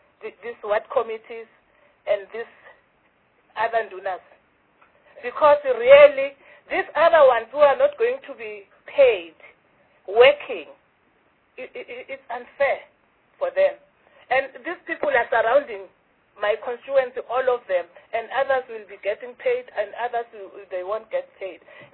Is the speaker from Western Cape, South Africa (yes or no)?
no; Mpumalanga, South Africa; I'm from Mpumalanga, actually.